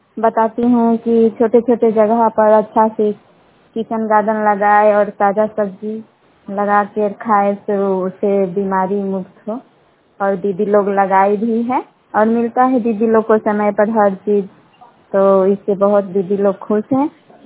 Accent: Anwarpur, India; अनवरपुर पंचायत की रहने वाली हूँ।

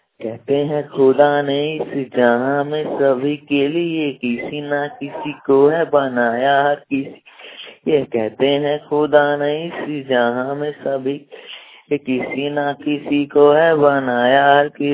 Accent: Madhubani, Bihar, India; मैं मधुबनी बिहार से हूँ। मेरा गांव सीवटी है।

